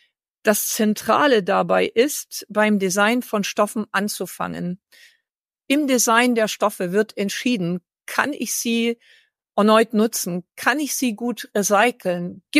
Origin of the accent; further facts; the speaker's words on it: East Germany, Germany; Ich komme ja hier aus Ostdeutschland